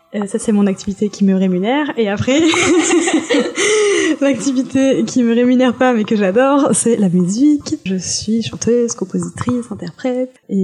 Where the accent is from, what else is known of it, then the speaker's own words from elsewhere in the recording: France; J'ai 27 ans. Je suis française. Je m'identifie comme personne bisexuelle. Je suis blanche.